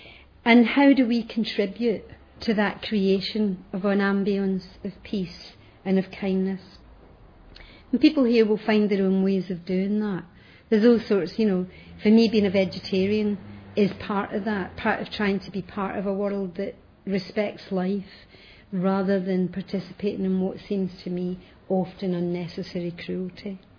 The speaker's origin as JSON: {"language": "English", "town": "Glasgow", "region": "Scotland", "country": "United Kingdom", "said": "as a Glaswegian, we love the one-liner."}